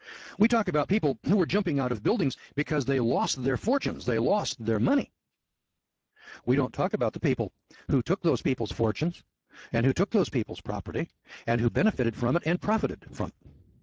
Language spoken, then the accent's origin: English; California, United States; When I was a youngster in the Eel River Valley